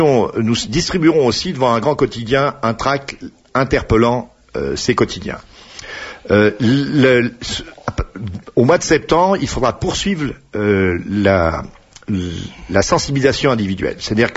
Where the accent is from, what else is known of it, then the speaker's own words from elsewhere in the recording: Bourg-Saint-Andéol, Auvergne-Rhône-Alpes, France; born there; Je suis né à Bourg-Saint-Andéol le 26 juillet 1940. Voilà d'où je viens.